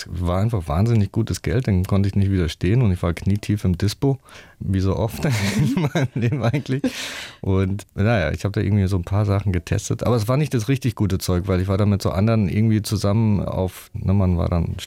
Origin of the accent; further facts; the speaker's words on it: Rüsselsheim, Hesse, Germany; in Rüsselsheim und die Eltern waren alle arbeiten natürlich, waren viele Schlüsselkinder